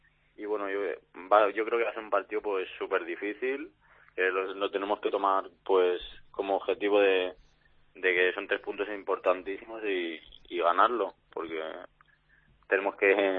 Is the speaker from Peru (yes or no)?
no; Esparreguera, Catalonia, Spain; yo empecé pues en mi pueblo a jugar a fútbol sala.